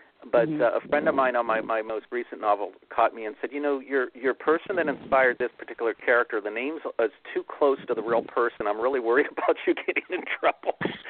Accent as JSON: {"language": "English", "town": "Pittsburgh", "region": "Pennsylvania", "country": "United States", "tie": "born or raised there", "said": "I grew up in Pittsburgh, about a 90-minute drive from there."}